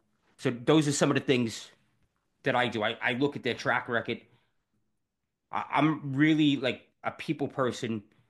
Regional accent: New York City, New York, United States; born there; I was born in New York City.

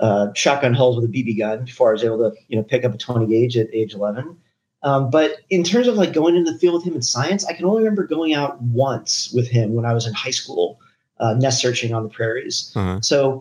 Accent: Colorado, United States; born there; No, I was born in Colorado, and both my mom and dad were avid outdoorsmen, you know, backpacking, hiking, hunting, fishing, both of them.

